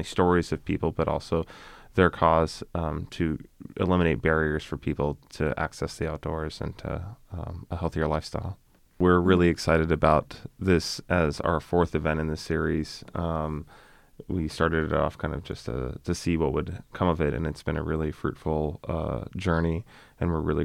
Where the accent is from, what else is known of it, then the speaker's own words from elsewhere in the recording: Tucson, Arizona, United States; being born and raised in Tucson, I really realized, especially during COVID, that adventure doesn't have to lie in some far-flung place